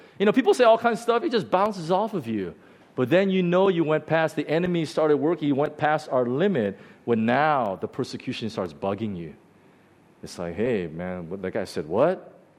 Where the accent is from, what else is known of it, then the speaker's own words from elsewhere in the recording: United States; I grew up in North America, in the U.S., and early on when I was like in elementary school, and because I was always kind of the only Asian